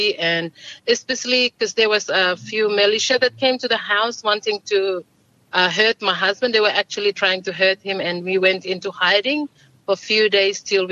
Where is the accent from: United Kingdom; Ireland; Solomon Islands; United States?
Solomon Islands; Malaita; moved away as an adult; So my husband is from part Guadalcanal and I'm from Malaita, and that's why we left in 2000. We left Solomon Islands